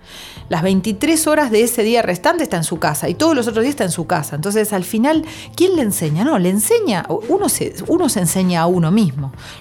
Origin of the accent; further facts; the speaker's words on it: Argentina; Soy una mujer argentina de 45 años, madre de una niña de 7 años … docente, flautista, música, compositora.